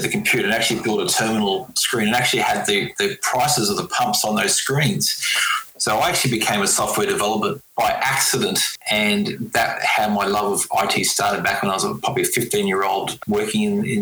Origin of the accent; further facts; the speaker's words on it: Brisbane, Queensland, Australia; I grew up in Brisbane. Yeah, I grew up in Brisbane, Colin, and went to high school here and even went to university here